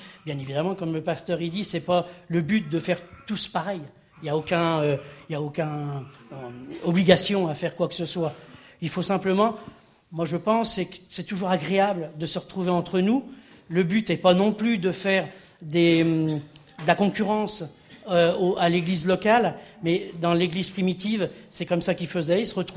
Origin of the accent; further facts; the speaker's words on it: France; nous sommes français